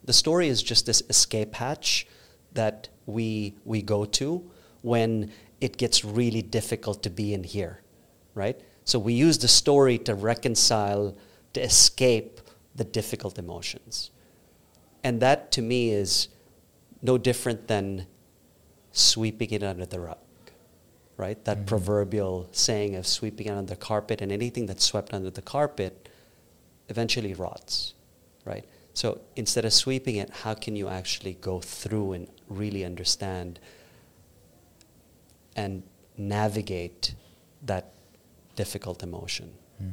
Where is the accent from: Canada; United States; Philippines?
Philippines; also born or lived in India; So I grew up in Southeast Asia, and I was born in India, but I grew up in the Philippines.